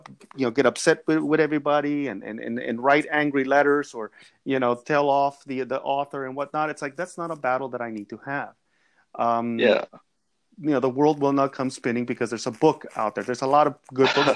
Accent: East Los Angeles, California, United States; First and foremost, we're an immigrant family. Second of all, we were not well off. Third, I grew up in East LA in the 80s

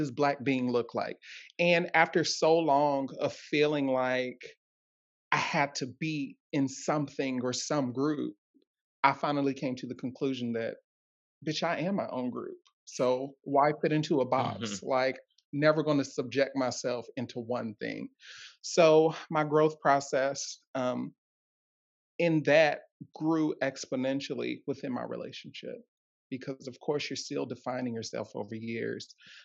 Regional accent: Ohio, United States; Actually, I'm from Ohio.

